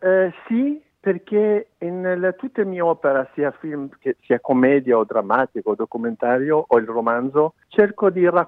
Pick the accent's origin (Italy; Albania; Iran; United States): Iran; Iranian Kurdistan; moved away; quando ero bambino, in Kurdistan iraniano. Anch'io sono stato in una città assediata